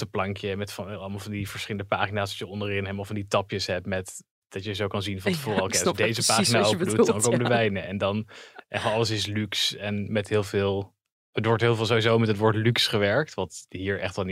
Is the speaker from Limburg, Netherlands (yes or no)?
no; Zutphen, Gelderland, Netherlands; Ja, ik kom uit Zutphen oorspronkelijk.